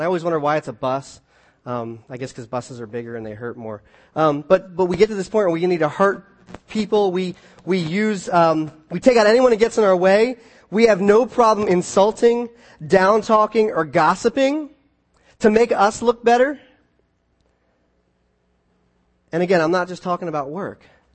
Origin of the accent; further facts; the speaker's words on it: United States; I mean, I'm an American. I deserve to have two bathrooms in my house.